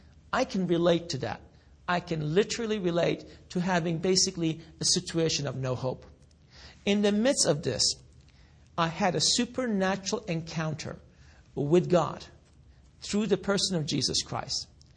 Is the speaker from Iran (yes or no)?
yes; Iran; I am originally from Iran, and I was born in a Shiite Muslim family.